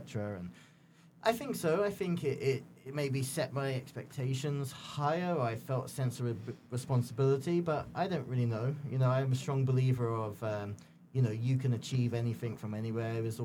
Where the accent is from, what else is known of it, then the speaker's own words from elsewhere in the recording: England, United Kingdom; I grew up in England.